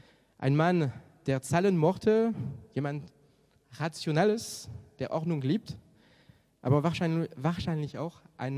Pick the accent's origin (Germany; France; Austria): France; German is a second language; Ich komme aus Frankreich